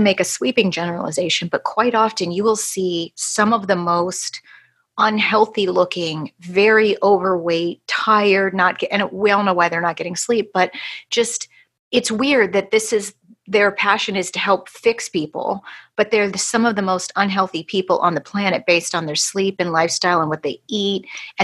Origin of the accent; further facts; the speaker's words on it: Pensacola, Florida, United States; accent: Pensacola; The other thing, Rachel, is by the end of this conversation, I will have my Pensacola accent back.